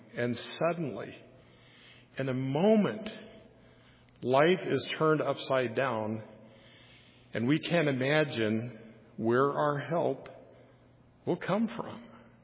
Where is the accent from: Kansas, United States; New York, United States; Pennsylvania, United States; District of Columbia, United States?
Kansas, United States; I grew up in Kansas, 115 degrees on summer days.